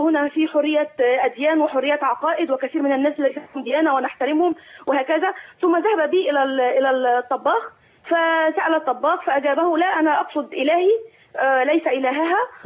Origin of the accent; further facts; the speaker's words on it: Egypt; now in Riyadh, Saudi Arabia; كنت انا في كندا، انا اساسا مصريه الاصل كنديه الجنسيه.